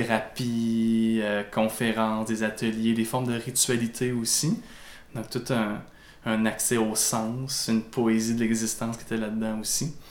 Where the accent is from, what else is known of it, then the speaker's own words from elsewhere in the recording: Saint-Marc-la-Tour, Quebec, Canada; Moi, je viens de Saint-Marc-la-Tour. Même pour les Nord-Côtiers, des fois Saint-Marc-la-Tour, on le connaît pas, juste à côté de Colombier. Entre Forestville et Colombier, c'est la pancarte de la FADOC. C'est ça que souvent les gens voient sur le bord de la route. Donc, un petit village.